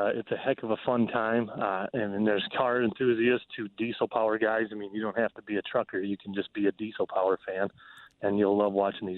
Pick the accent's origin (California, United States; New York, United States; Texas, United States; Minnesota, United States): Minnesota, United States; accent: northern; I'm from Minnesota, if you can tell. I got a northern accent.